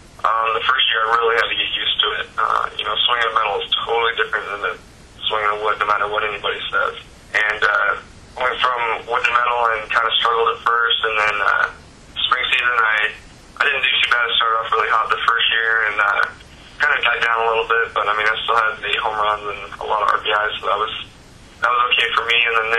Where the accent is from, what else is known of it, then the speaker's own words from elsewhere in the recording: Tucson, Arizona, United States; I did. I grew up in Tucson. I was in Tucson for 5 years, and then moved to the Valley here and been there ever since.